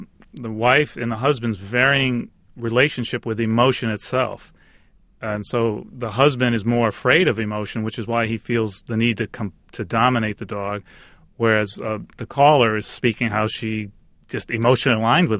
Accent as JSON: {"language": "English", "country": "Ireland", "said": "So being Irish, I'm able to take a lot of philosophical leaps"}